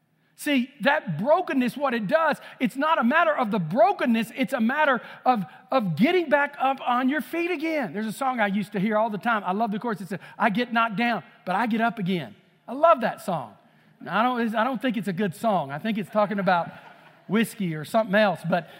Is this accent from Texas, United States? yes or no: yes; Texas, United States; Because I lived in so many little towns growing up in East Texas as a little boy